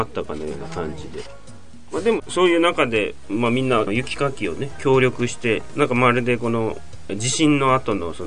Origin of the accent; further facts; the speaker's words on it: Sapporo, Hokkaido, Japan; 私なんかあの出身札幌、北海道ですからね